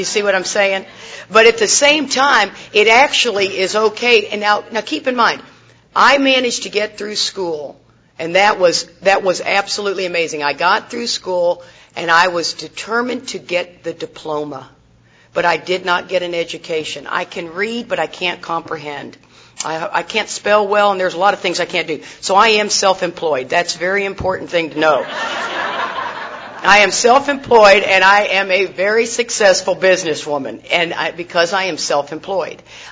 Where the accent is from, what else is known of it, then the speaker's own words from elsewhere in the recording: Houston, Texas, United States; I grew up in Houston, Texas. And so we'd sit in front of the 7-Eleven